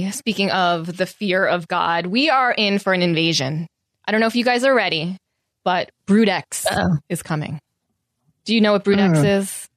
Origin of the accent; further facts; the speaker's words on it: Long Island, New York, United States; Some people say cicadas. I'm from Long Island. We say cicadas.